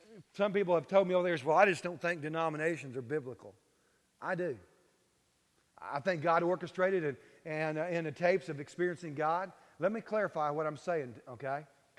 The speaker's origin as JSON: {"language": "English", "region": "Bible Belt", "country": "United States", "said": "I came from the Bible Belt, and in the Bible Belt, this is the way most churches grow or decline."}